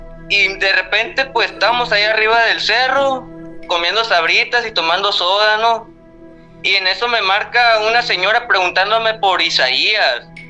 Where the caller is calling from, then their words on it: Hermosillo, Sonora, Mexico; de Hermosillo otra vez.